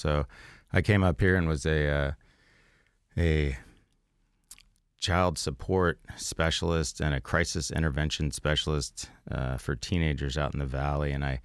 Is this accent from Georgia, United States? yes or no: yes; Atlanta, Georgia, United States; I grew up in Atlanta, and I am the child